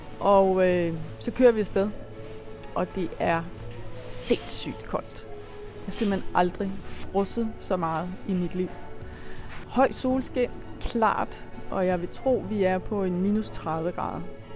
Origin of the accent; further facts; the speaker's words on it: Tølløse, Zealand, Denmark; jeg kommer fra en lille by, der hedder Tølløse. Ligger ved Holbæk. Der er jeg gået i skole